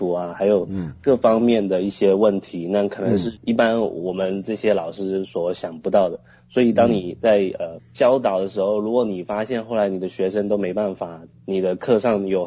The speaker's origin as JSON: {"language": "Chinese", "region": "Guangdong", "country": "China", "moved": "yes", "lives_now": "United States", "said": "遇到香港人，我可以跟他们说我是广东人。遇到台湾人，我说我在身在台湾。来到美国，我可以说我在美国已经住了很久了。"}